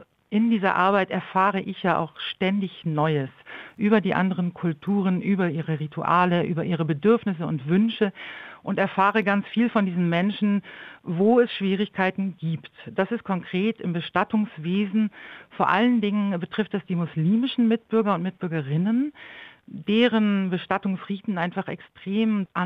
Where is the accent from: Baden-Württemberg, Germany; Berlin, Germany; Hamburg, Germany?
Hamburg, Germany; born there; now in Augsburg, Germany; Ich würde sagen, ich bin geboren in Hamburg und bin immer noch sehr gerne dort. Aber mal seit über 20 Jahren bin ich jetzt in Süddeutschland und hier schon sehr heimisch geworden.